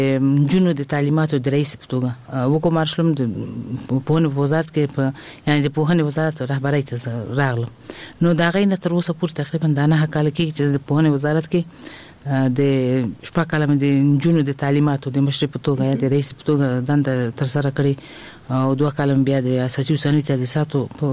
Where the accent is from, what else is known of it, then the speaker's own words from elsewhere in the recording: Kabul, Afghanistan; زه په خپل هیواد کې لوی شوی ما ابتدایي ښوونځی ما د کابل په ښار کې چې موږ د کابل ښار نه یو یعنی د ولایت وایم خو دلته زه لوی شوی ما د کابل په ښار کې